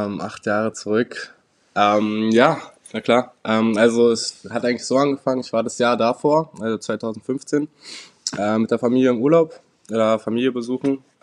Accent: Berlin, Germany; Und ich komme ja aus Berlin

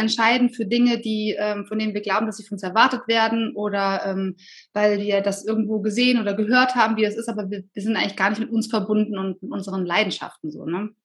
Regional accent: Solingen, North Rhine-Westphalia, Germany; Ich komme aus Solingen und habe noch eine Schwester, die ist 7 Jahre jünger.

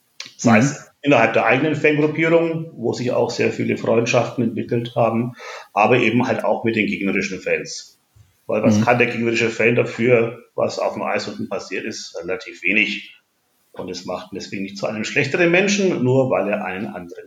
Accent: Nuremberg, Bavaria, Germany; born there; Ich bin gebürtiger Nürnberger, lebe auch hier und ja, fühle mich als Franke in Bayern relativ wohl.

